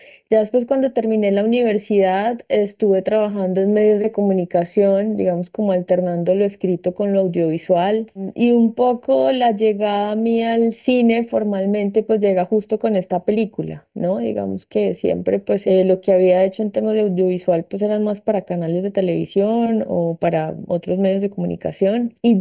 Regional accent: Tolima, Colombia; Yo realmente soy del Tolima, pero me vine a Medellín a estudiar periodismo en la Universidad de Antioquia.

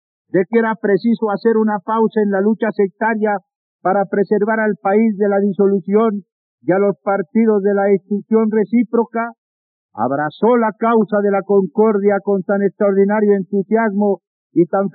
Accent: Colombia; y como colombiano, las muertes ocurridas

